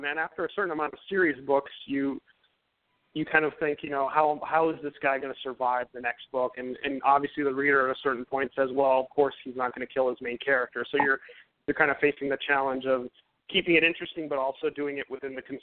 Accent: Kendall, Florida, United States; And I grew up in Kendall, and there's some stuff that happens in Kendall.

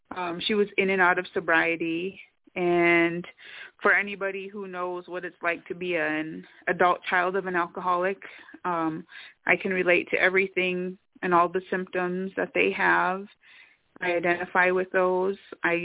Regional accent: North Dakota and South Dakota, United States; Well, I am from the Sistan-Waukesan Dakota Oyate tribe of North Dakota and South Dakota

